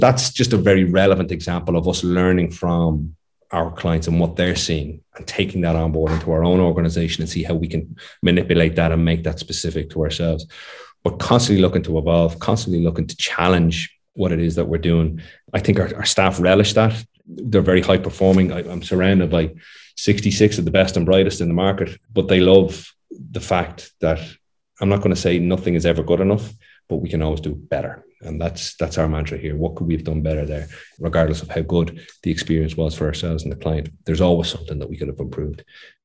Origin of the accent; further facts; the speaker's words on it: Skerries, County Dublin, Ireland; I'm from Skerries. I'm reared in Skerries. I have huge ties to the community in Skerries here.